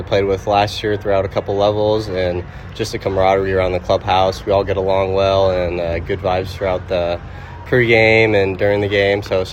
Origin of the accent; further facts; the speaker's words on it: California, United States; I grew up an Oakland A's fan.